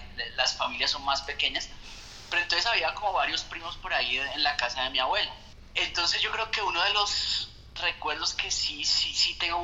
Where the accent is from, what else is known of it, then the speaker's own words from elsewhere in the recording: Popayán, Cauca, Colombia; now in Bogotá, Colombia; yo ahorita vivo en Bogotá, pero yo soy de Popayán. Entonces, yo, pues, qué sé yo, me gradué del colegio en Popayán y me fui a estudiar a Cali, que es cerca de Popayán, pues es a 2 horas.